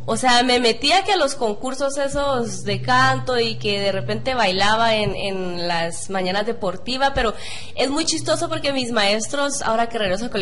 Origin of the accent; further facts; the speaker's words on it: Guatemala; fue cuando me fui a un campamento en el 2004 a Minnesota, que fuimos a representar a Guatemala. Era de ir a representar nuestra cultura como guatemaltecos.